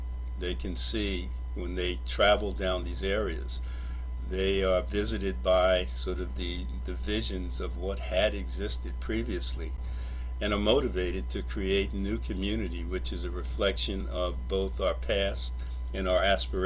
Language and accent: English; Brooklyn, New York, United States; I mentioned that I'm a New Yorker. I grew up in Bedford-Stuyvesant in Brooklyn, which has been tremendously gentrified, tremendously.